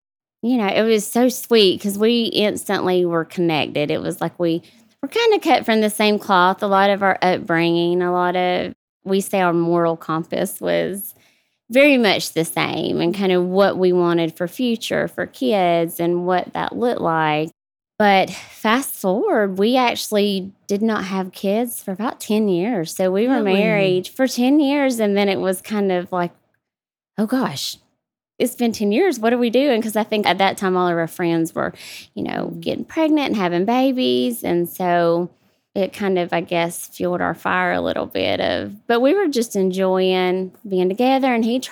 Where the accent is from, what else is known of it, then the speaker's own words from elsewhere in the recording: Cairo, Georgia, United States; actually from a little town, Cairo, Georgia. It's actually Wiggum, Georgia, but it's about 2 hours from my hometown, and we were big football rivals.